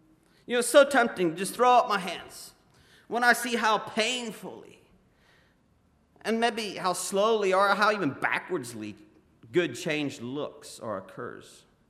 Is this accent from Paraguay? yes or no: yes; Paraguay; growing up in South America, Paraguay, we had these little bus stops.